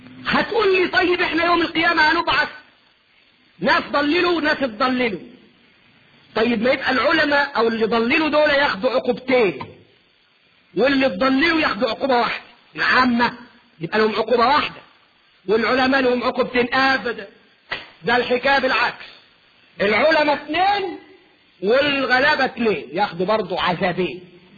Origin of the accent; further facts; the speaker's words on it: Egypt; في قاعدة عندنا في مصر ارجو ان لا تكون عندكم